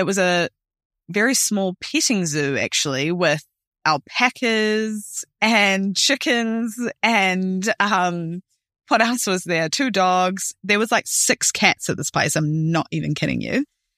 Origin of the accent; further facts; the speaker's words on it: New Zealand; I think I'm just coming from New Zealand, when you enter places like Australia, for example, it's just so easy.